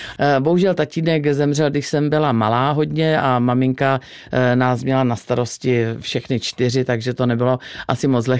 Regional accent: Strakonice, South Bohemian Region, Czechia; born there; jsme se přestěhovali z Písku do Strakonic. Já už jsem se teda narodila s mým bratrem, který je nade mnou. Jsme se narodili ve Strakonicích.

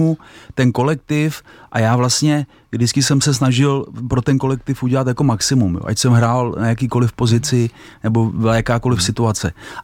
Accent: Jablonec nad Nisou, Liberec Region, Czechia; A to, že jsem z Jablonce, tak já to rád říkám, jsem na to hrdej.

